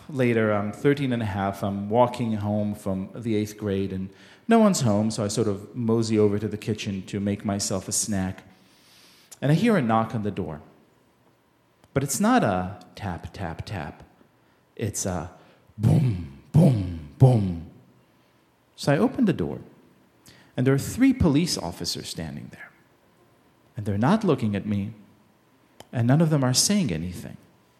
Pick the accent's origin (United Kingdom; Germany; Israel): Israel; I grew up in Israel in the 1980s, and my father's mission in life was to make sure that his only son, me, grew up to be a real man.